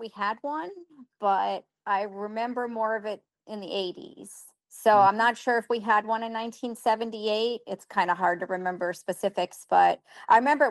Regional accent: Connecticut, United States; and I was from Connecticut. I grew up in Connecticut, so it was everywhere on the news.

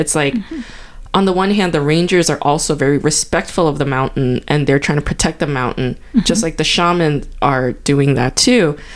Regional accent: New York, United States; I grew up in New York, and New York has intense winters too, but over here, another level.

